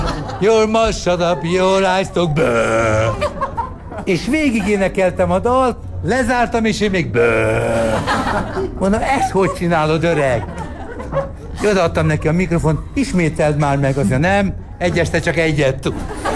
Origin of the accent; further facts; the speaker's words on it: Hungary; mondom a klub tulajdonosának, hogy Magyarországról jöttem